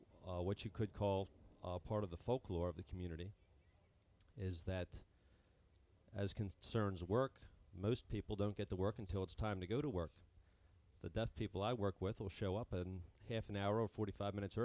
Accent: Baltimore, Maryland, United States; now in Washington, United States; I work at Washington Post. I grew up in Baltimore, and I moved to Washington, D.C. about 10 years ago.

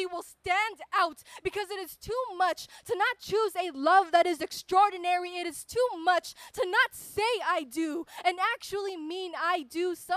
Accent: Philippines; I am Filipino, trans, queer, and I just moved here from San Diego.

